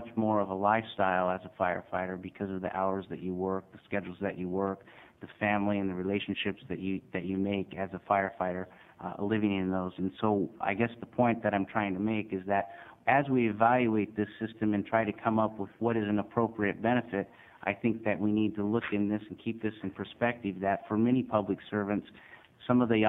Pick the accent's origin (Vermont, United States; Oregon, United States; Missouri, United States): Oregon, United States; I grew up in the Southern Oregon area. I've worked in the timber industry.